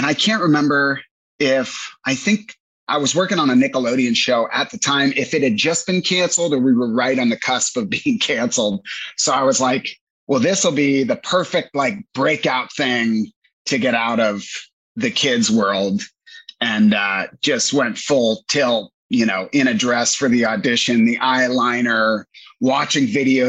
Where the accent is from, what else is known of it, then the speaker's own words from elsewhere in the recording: Virginia, United States; moved away as an adult; now in Los Angeles, United States; I grew up a jock in Northern Virginia, man. I went to military college, and then I graduated from VMI out there, and ended up moving to LA.